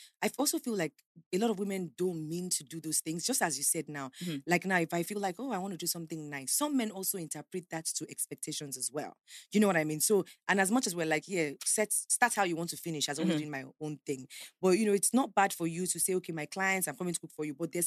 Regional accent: Nigeria; Because what I'm asking as a Nigerian right now.

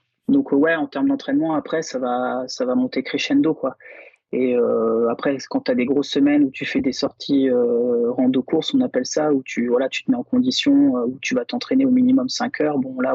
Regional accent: Brittany, France; born there; now in Bordeaux, France; Moi je suis né en Bretagne et là actuellement je suis sur Bordeaux et puis c'est principalement pour le travail que je suis venu dans cette région-là.

